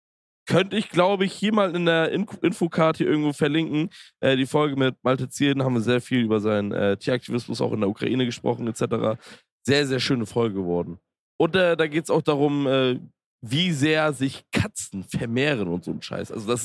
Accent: Schleswig-Holstein, Germany; Ein Küstenmann wie ich. Ah. Er ist natürlich von einer anderen Gattung. Er ist ein Ostfriese, ich bin Holsteiner.

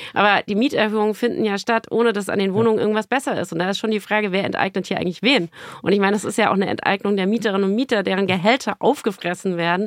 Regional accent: Frankfurt, Hesse, Germany; In meiner Heimatstadt in Frankfurt ist gerade ein Kino, das jahrelang leer stand, ist jetzt gerade besetzt worden.

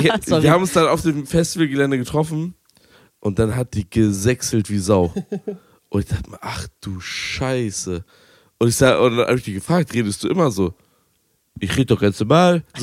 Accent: Berlin, Germany; Ja, ich komm aus Berlin, Alter.

